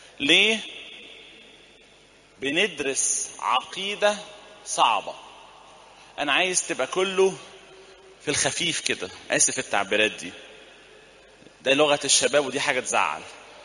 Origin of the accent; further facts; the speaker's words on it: Egypt; ده موجود عندنا في مصر